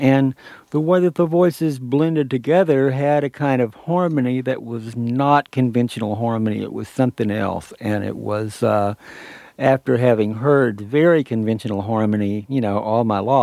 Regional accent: Arkansas, United States; I really think it was possible because I grew up in Arkansas at that particular time.

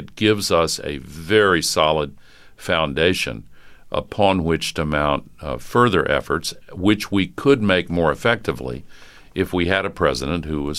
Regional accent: Tennessee, United States; born or raised there

